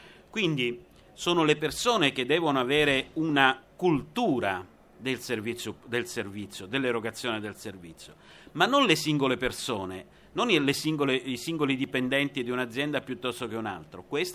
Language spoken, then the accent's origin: Italian; Calabria, Italy; Io sono profondamente sudista perché sono calabrese